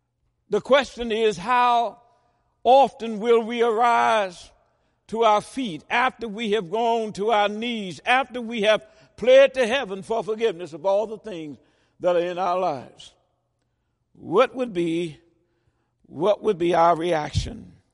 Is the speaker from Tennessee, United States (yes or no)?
yes; Tennessee, United States; I remember growing up in Tennessee, down in western Tennessee. My folk from Shelby County, one set was and the other set moved on. We moved up to northwest Tennessee.